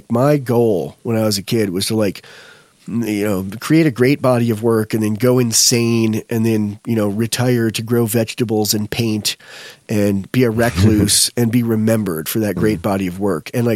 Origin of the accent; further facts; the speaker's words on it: Los Angeles, California, United States; I'm from Los Angeles, man.